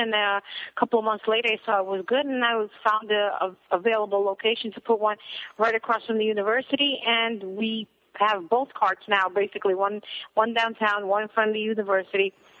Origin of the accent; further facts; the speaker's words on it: New York, United States; also born or lived in South Florida; Well, we used to live in South Florida, and I'm originally from New York, so I'm very familiar with the hot dog cart.